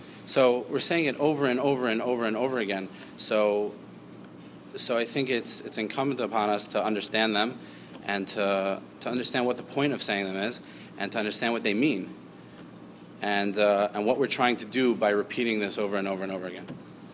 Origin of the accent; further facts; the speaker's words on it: Elizabeth, New Jersey, United States; I'm originally from Elizabeth, New Jersey.